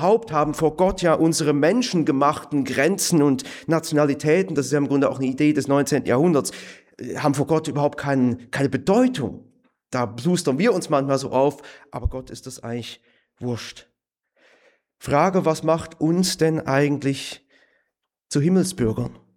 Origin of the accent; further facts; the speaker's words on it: Winterthur, Zurich, Switzerland; born there; weil mein Vater Deutscher ist und meine Mutter Schweizerin war. dass mein Geburtsort, der dann auch auf dem deutschen Pass draufsteht und auf dem Personalausweis auch, Winterthur in der Schweiz, dass er dort liegt